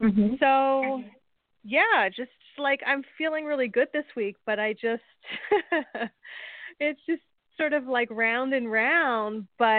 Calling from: New Jersey, United States; I'm calling from New Jersey.

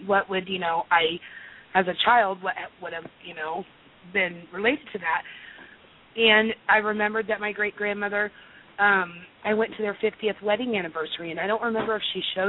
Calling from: Indiana, United States; I'm calling from Indiana.

